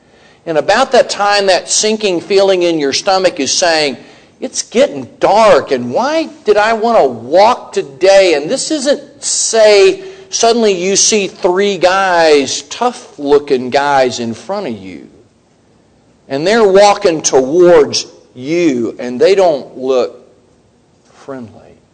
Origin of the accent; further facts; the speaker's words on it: Texas, United States; because I'm from Texas and this is my story.